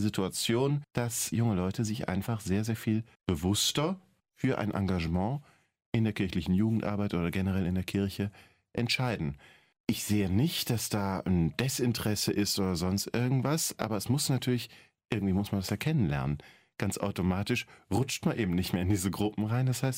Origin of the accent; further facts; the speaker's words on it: Wiesbaden, Hesse, Germany; in der Pfarrei, wo ich herkomme, damals in Wiesbaden war